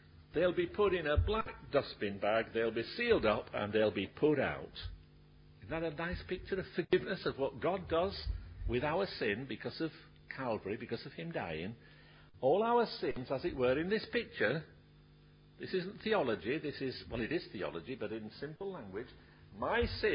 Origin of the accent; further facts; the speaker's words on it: Barnsley, Yorkshire and the Humber, United Kingdom; When I was brought up in Barnsley, in South Yorkshire, that morning mist, this illustration wouldn't work